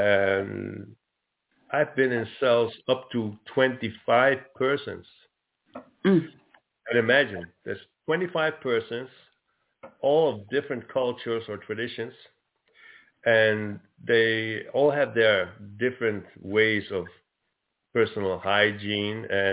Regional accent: Netherlands; yes, I come from the Netherlands, but now I learn to speak Italian

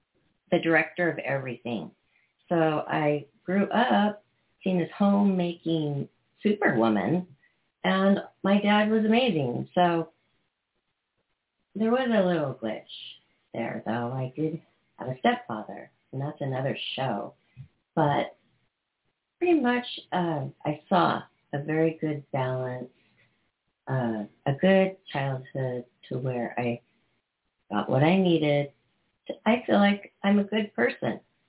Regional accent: Seattle, Washington, United States; Well, I'm from Seattle, Washington.

